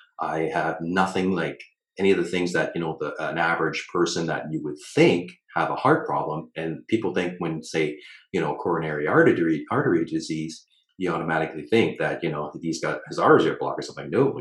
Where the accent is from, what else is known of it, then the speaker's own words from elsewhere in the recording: Thunder Bay, Ontario, Canada; I actually know somebody from my hometown, Thunder Bay, Kristen